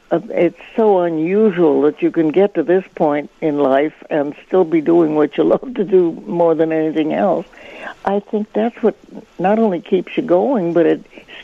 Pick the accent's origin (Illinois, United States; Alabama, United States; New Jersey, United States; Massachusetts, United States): Illinois, United States; Oak Park; born there; And also, I was born across the street from Chicago. I was born in Oak Park.